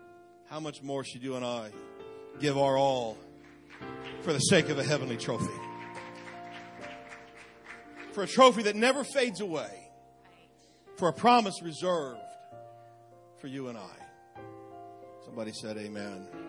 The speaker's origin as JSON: {"language": "English", "town": "Kansas City", "region": "Missouri", "country": "United States", "tie": "born or raised there", "said": "I grew up in Kansas City. I had a Chiefs poster on my wall in my bedroom."}